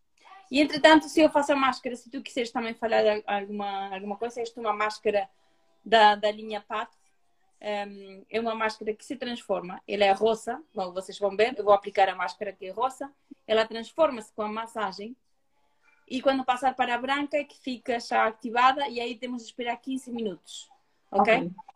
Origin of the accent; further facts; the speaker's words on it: Uruguay; sou do Uruguai